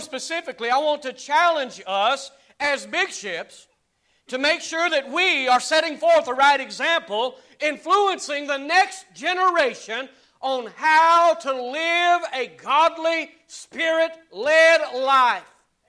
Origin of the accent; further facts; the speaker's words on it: the Carolinas, United States; But man, when I come from the Carolinas and somebody put that bowl of guacamole out in front of me, not interested.